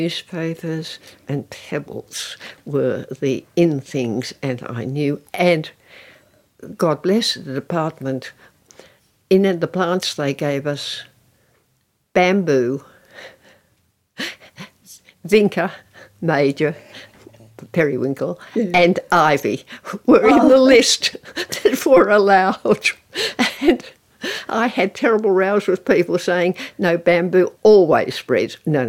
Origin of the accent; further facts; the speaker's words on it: Bathurst, New South Wales, Australia; because I came from Bathurst with an almost identical rainfall